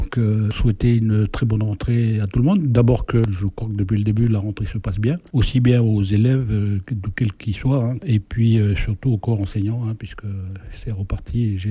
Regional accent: Lifou, Loyalty Islands Province, New Caledonia; cours élémentaire 2 aux îles, à Lifou, puisque je suis originaire de Lifou.

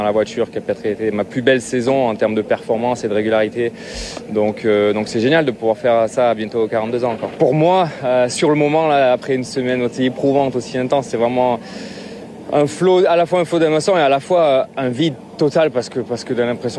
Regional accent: France; c'est une fierté qu'on devrait avoir en tant que Français.

